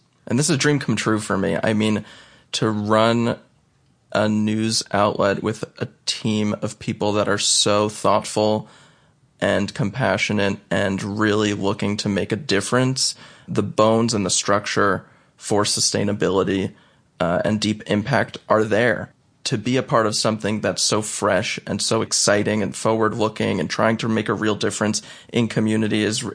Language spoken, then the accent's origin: English; Kinnelon, New Jersey, United States; Noah's Noggin was quite controversial in the town that I grew up in Kinnelon, New Jersey, which was a small, very white, conservative town.